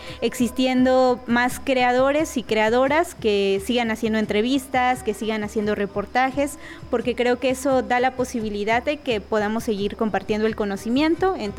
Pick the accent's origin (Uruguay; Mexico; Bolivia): Mexico; Oaxaca; soy de la Sierra Norte de Oaxaca